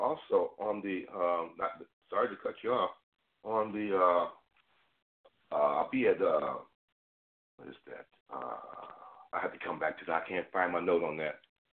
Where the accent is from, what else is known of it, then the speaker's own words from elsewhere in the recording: the North, United States; think that I have that Southern soul sound that I'm hearing coming out of the South right now. Because I'm from the North.